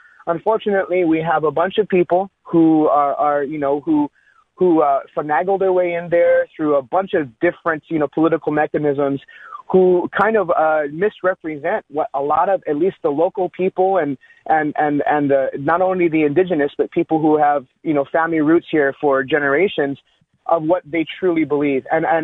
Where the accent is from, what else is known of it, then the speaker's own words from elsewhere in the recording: Hawaii, United States; I'm native Hawaiian. I speak the Hawaiian language, the whole deal.